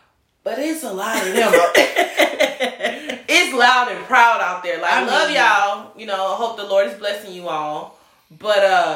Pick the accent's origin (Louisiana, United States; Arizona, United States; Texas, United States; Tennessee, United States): Louisiana, United States; Where are you guys from? And we're like, Louisiana.